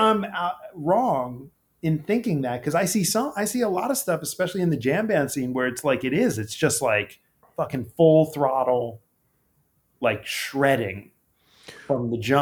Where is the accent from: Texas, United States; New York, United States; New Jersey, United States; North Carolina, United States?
New Jersey, United States; I grew up in Jersey, you know, like I had a mullet.